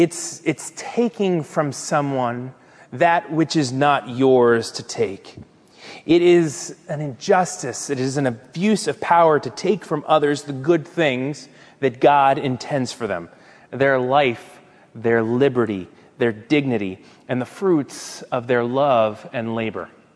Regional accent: Orlando, Florida, United States; I'm from Orlando, Florida, which is, you know, Disney, Mickey Mouse, the whole thing.

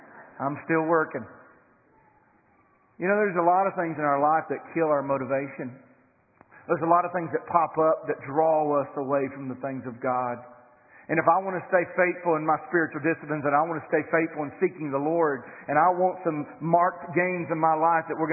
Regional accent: United States; I'm from Cleveland County. I need a little help from time to time.

